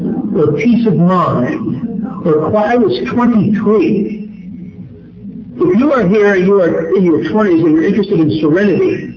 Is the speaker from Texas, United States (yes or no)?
no; New Jersey, United States; And I should also tell you I'm Irish and I'm Catholic. That's funny. And I'm from New Jersey.